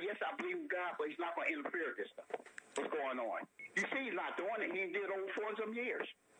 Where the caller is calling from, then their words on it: Philadelphia, Pennsylvania, United States; calling from Southwest Philadelphia.